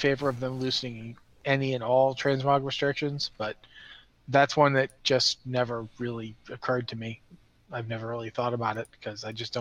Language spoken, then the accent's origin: English; New England, United States; I'm from New England. My grandmother was actually from Texas, so it's probably that.